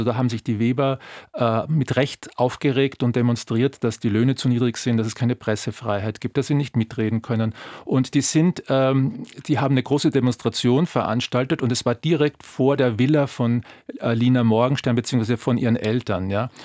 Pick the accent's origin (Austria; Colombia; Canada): Austria; wenn man durch Berlin läuft, als Österreicher offenen Auges